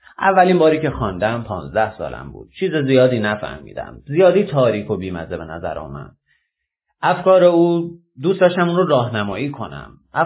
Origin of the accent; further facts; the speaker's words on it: Iran; زمانی بود که فکر می‌کردم ما چون ایرانی هستیم نوشته‌های ما معمولی و ایرانی است.